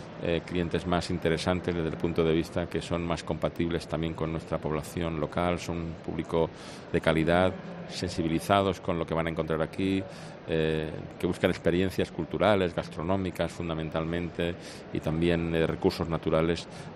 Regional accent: Andalusia, Spain; también tiene que ver con lo que somos como andaluces

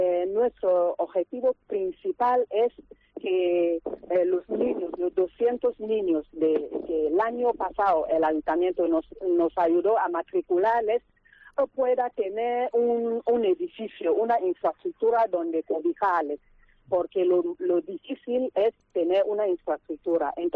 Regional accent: Melonde, Littoral, Cameroon; En Camerún, en la región del litoral, en el pueblo de Melonde, que es mi pueblo, porque yo crecí en un orfanato

